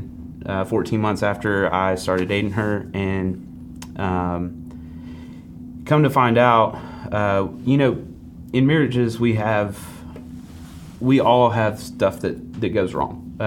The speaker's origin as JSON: {"language": "English", "town": "Memphis", "region": "Tennessee", "country": "United States", "tie": "born or raised there", "said": "So I grew up in Memphis. I lived there for 24 years, and just really, honestly, I grew up in the church."}